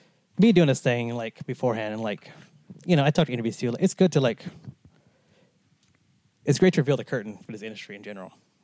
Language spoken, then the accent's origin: English; Texas, United States; You know, and you know, old bluegrass country because I grew up in Texas.